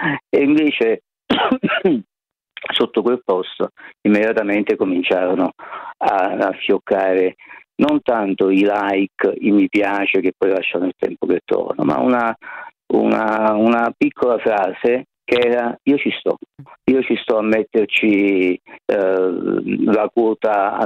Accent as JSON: {"language": "Italian", "town": "Naples", "region": "Campania", "country": "Italy", "said": "Io stesso, per esempio, vengo da Scampia, che è un quartiere anche questo abbastanza conosciuto di Napoli"}